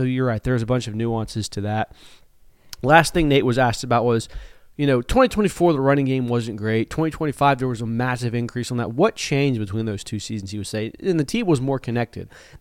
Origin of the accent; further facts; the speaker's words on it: United States; I'm an American, dude. We have an unspoken rivalry with the French.